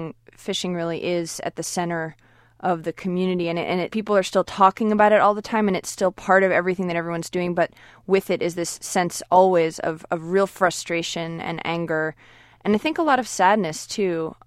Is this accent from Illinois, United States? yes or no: no; Gloucester, Massachusetts, United States; Well, I grew up in Gloucester, and though I spent a lot of time on boats when I was young, I don't come from a fishing family.